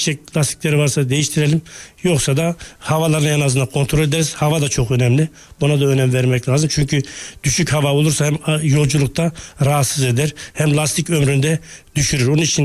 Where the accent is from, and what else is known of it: Konya, Turkey